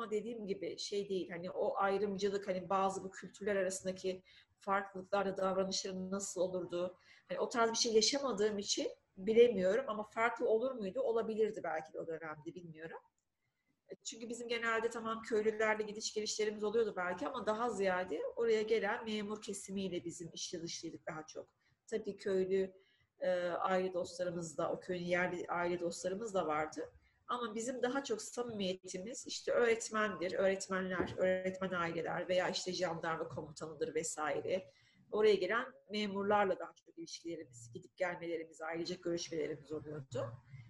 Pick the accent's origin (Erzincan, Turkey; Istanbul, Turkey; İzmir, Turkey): İzmir, Turkey; Büyükkale; İzmir'in Tire ilçesinin Büyükkale köyünde doğdum. Yani doğduğum köy gayet güzel bir köydü. Hani Ege'nin güzel bir köyüydü. Nahiye gibi bir yerdi zaten.